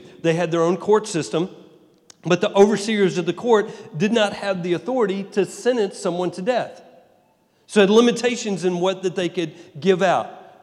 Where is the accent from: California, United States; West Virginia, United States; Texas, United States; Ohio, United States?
Texas, United States; moved away; also born or lived in New York; Now, I found that out when I moved from Texas and I went to New York.